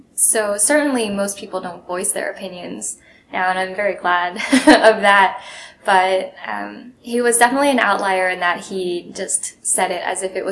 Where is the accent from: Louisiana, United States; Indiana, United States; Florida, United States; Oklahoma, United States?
Florida, United States; also born or lived in Austin, Texas; So at some point after I was born in Austin, Texas, I moved to Florida. And so I did my high school in Florida.